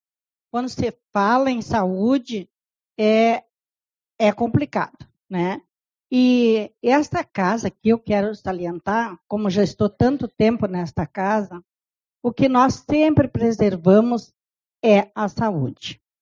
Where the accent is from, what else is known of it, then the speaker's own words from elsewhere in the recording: Uruguaiana, Rio Grande do Sul, Brazil; nós somos de Uruguaiana. Nós vivemos em Uruguaiana e nossos filhos moram em Uruguaiana, nossos netos moram em Uruguaiana